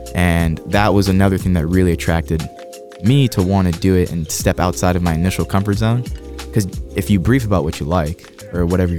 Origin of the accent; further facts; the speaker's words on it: Florida, United States; The Senator of Florida, that was my second one, because growing up in Florida, I was like, oh.